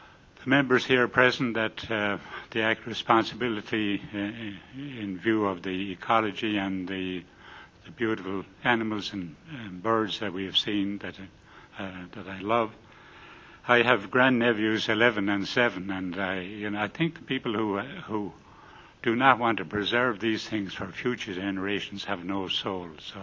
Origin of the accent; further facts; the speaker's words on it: Ireland; now in United States; I've been in this fair city for 7.5 years. And as you might detect, I come from the Emerald Isle, which I love dearly, and I go back there every year.